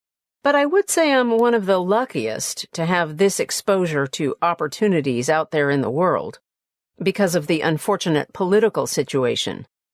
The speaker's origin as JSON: {"language": "English", "town": "Gaza City", "region": "Gaza Strip", "country": "Palestine", "tie": "born or raised there", "also_born_or_lived": "Kuwait / Toronto, Canada", "moved": "yes", "lives_now": "Dubai, United Arab Emirates", "said": "born in Kuwait to Palestinian parents, so I am Palestinian. I lived in Kuwait for 7 years and then moved to Palestine. I grew up in Gaza City and moved to Toronto, Canada in 2001."}